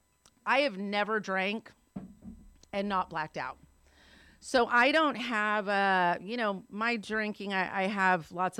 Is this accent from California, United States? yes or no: yes; Oxnard, California, United States; So I was raised in Oxnard, California, which is in Ventura County.